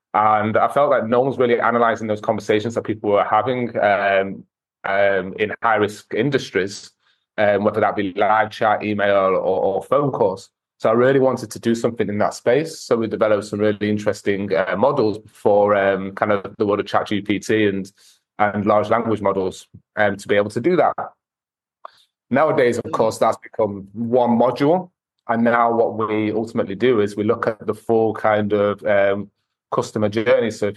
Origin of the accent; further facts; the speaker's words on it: Manchester, North West England, United Kingdom; I grew up in Manchester, in England